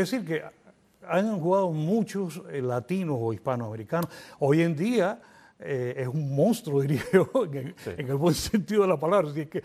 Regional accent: Cuba; moved away; Yo acababa de llegar de España. Porque yo salí de Cuba por España y acababa de llegar de España.

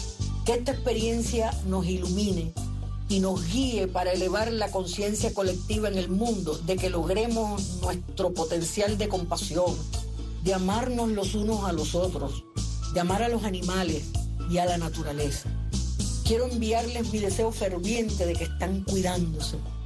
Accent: Cuba

